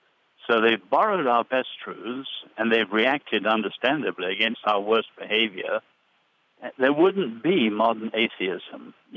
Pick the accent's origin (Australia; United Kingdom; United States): United Kingdom; England; I'm English.